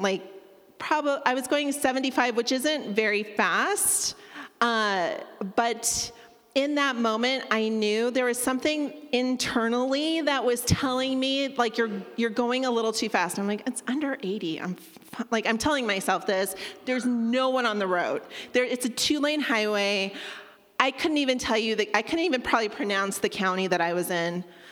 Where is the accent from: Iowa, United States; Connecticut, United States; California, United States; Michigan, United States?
California, United States; I grew up in California, driving on the 210 freeway